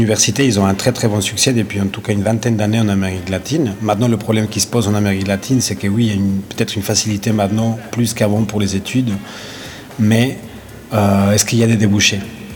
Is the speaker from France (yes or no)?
no; Ecuador; Mon pays d'origine est l'Équateur.